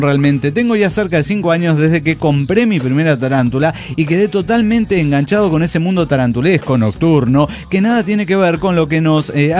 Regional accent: Morelia, Michoacán, Mexico; de Morelia, Michoacán.

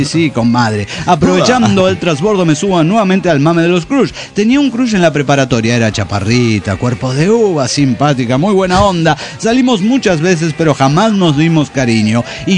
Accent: Quito, Pichincha, Ecuador; Soy el parásito de Quito, Ecuador.

